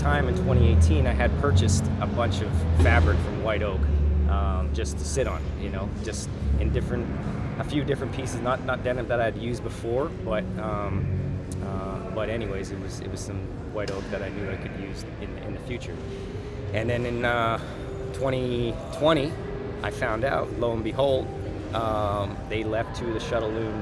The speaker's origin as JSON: {"language": "English", "town": "Edmonton", "region": "Alberta", "country": "Canada", "tie": "born or raised there", "said": "a brand from my hometown, Edmonton, Alberta"}